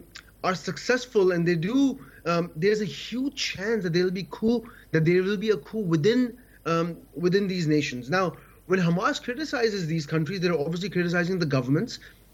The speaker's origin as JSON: {"language": "English", "country": "Pakistan", "said": "I'm originally from Pakistan, so I can say this for a fact."}